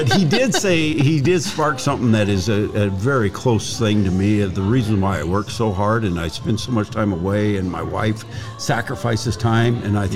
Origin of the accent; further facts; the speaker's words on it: Durango, Colorado, United States; Okay. I was raised in Durango.